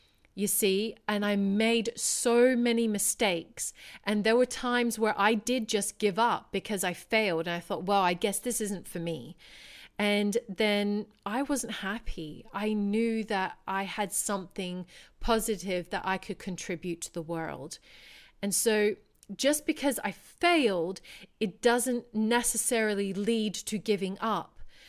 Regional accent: Australia; accent: Australian; And my accent was extremely Australian at the time.

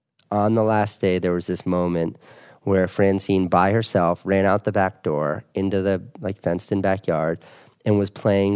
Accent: Connecticut, United States; It's like, I grew up in Connecticut.

